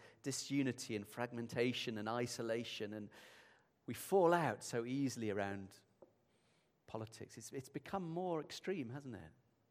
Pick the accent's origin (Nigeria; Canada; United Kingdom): United Kingdom; Yorkshire and the Humber; also born or lived in India; because I'm from Yorkshire